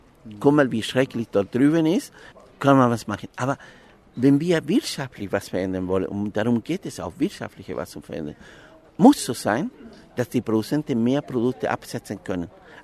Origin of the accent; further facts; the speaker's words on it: Chile; moved away; Also ich komme aus einer politischen Familie. Ich komme aus Chile. Wir hatten damals die Regierung Allende unterstützt. Und meine Eltern mussten aus dem Land gehen nach der Militärdiktatur.